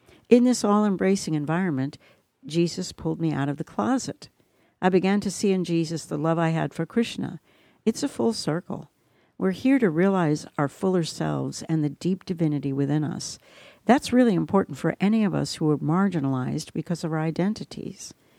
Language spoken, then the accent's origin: English; United States; I'd already experienced quite a bit growing up in the United States.